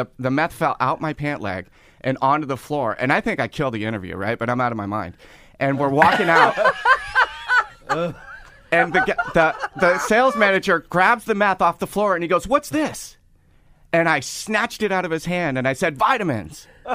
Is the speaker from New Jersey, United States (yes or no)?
no; San Mateo, California, United States; from the Bay Area, I'm from San Mateo.